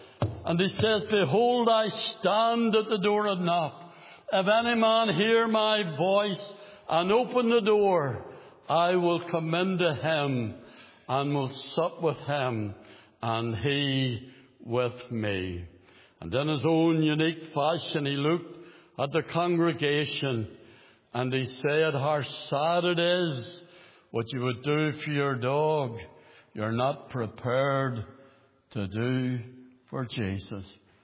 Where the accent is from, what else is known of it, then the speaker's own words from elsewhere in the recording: Belfast, Northern Ireland, United Kingdom; When I was a young believer growing up in Belfast, I got converted when I was 17 years of age.